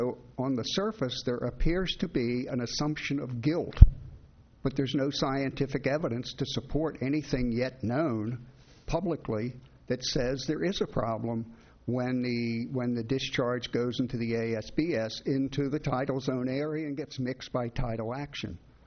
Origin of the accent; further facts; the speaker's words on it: Pacific Grove, California, United States; from Pacific Grove.